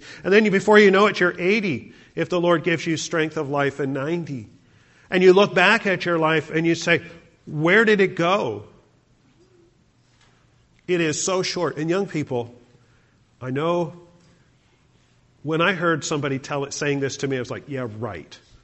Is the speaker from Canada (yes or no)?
yes; Canada; just as cold as it does where I grew up in Canada.